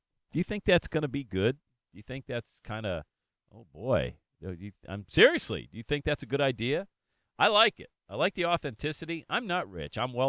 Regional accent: Bradford, Pennsylvania, United States; recall my mom going to a job every morning to raise 8 kids by herself as a nurse in a factory in my hometown of Bradford, PA.

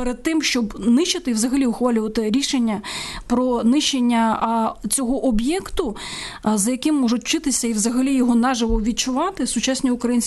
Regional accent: Kyiv, Ukraine; Я киянка сама

